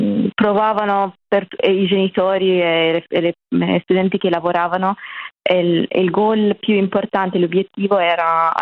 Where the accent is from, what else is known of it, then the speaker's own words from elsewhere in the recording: Gaza, Gaza Strip, Palestine; Italian is a second language; now in Italy; sono nata e cresciuta a Gaza nel 2001, quindi ne ho oggi 24 anni.